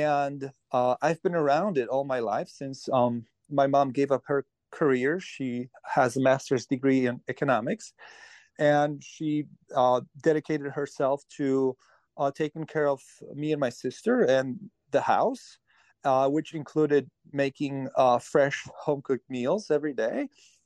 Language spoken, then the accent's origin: English; Poland; English is a second language; Me and my family of four, we possibly went out to eat once in my entire life growing up in Poland with my mom, my dad, and my sister.